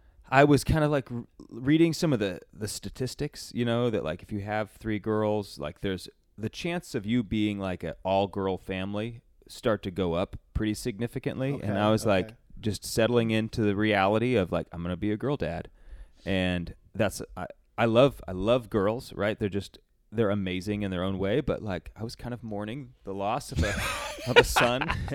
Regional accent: Tulsa, Oklahoma, United States; So I'm from Tulsa. I was born and raised in Tulsa.

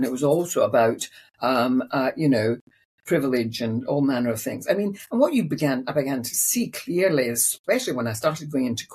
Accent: Glasgow, Scotland, United Kingdom; I was brought up in Glasgow.

